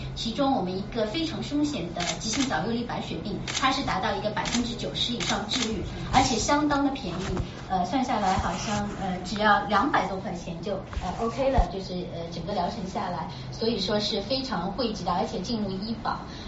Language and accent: Chinese; Wuzhong, Jiangsu, China; 我们吴中的灵山秀水孕育了我们，那么悠久的历史文化底蕴呢，熏陶了我们一代又一代的学子。我记得我们的校歌唱到，就是木渎中学是我的母校